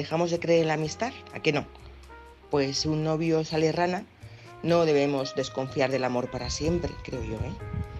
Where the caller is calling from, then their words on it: Madrid, Community of Madrid, Spain; de Madrid.